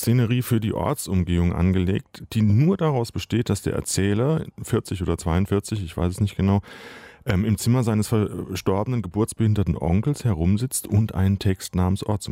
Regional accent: Friedberg, Hesse, Germany; um meine Heimatstadt Friedberg in der Wetterau herum

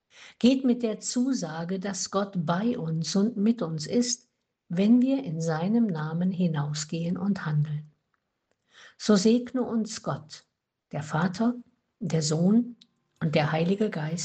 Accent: Thuringia, Germany; Ich bin ja aus Thüringen

